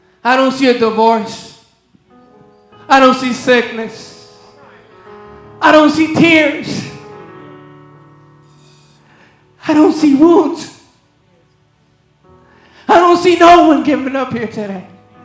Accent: Puerto Rico; I was in my hometown, Puerto Rico, and I was in this traffic light with a friend of mine.

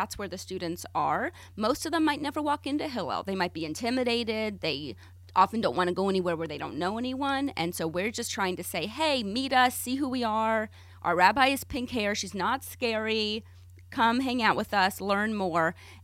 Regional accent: Huntsville, Alabama, United States; So I grew up in Huntsville, Alabama. Not a lot of Jews there, shockingly.

